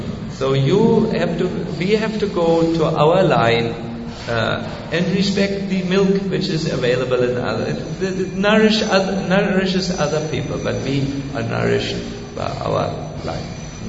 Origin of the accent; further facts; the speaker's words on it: Germany; We are from Germany. We are very stubborn people.